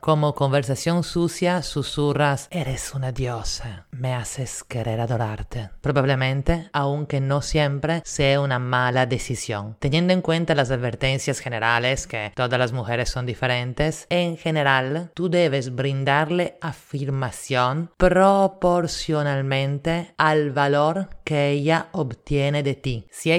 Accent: Italy; Spanish is a second language; now in Lima, Peru; italiana en Lima

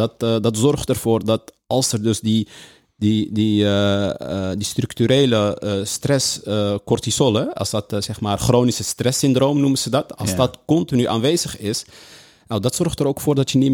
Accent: Amsterdam, North Holland, Netherlands; Nou, ik kom zelf uit Amsterdam en destijds Amsterdam-West.

